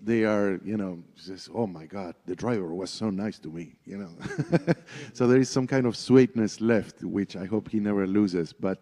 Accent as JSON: {"language": "English", "region": "Buenos Aires", "country": "Argentina", "tie": "born or raised there", "said": "experienced as, you know, growing up in Buenos Aires"}